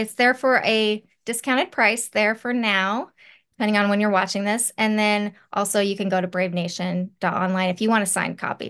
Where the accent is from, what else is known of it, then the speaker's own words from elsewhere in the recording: Los Angeles, California, United States; I grew up in Los Angeles, and people always decry, oh, Hollywood is, you know, going to hell in a handbasket, right?